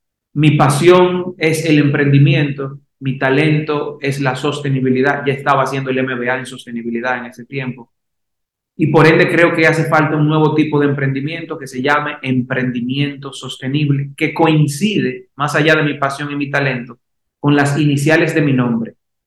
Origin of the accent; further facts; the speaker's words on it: Santiago de los Caballeros, Santiago, Dominican Republic; moved away as an adult; now in Santo Domingo, Dominican Republic; Sabes que soy santiaguero, realmente soy de Santiago, de los Caballeros, pero decidí mudarme a Santo Domingo a mis 20 años, hace ya unos 16 años que vine a Santo Domingo.